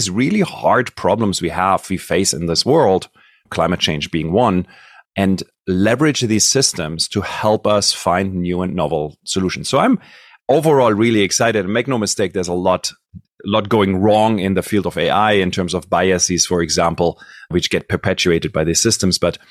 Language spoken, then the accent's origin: English; Germany; born there; English is a second language; if you hear a tinge of an accent, I was born in Germany. That's where it comes from.